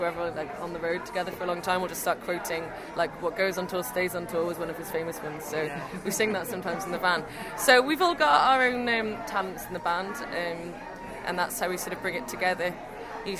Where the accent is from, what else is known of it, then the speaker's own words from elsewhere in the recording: Canada; also born or lived in Cardiff; I was born in Cardiff, but I grew up in Canada, and basically my dad's Welsh and my mum's Canadian Scandinavian.